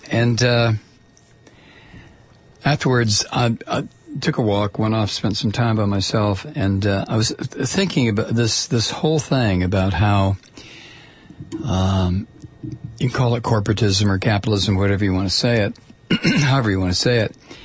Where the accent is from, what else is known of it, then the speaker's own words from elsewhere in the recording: Toledo, Ohio, United States; I grew up in this crap. I grew up in Toledo, Ohio.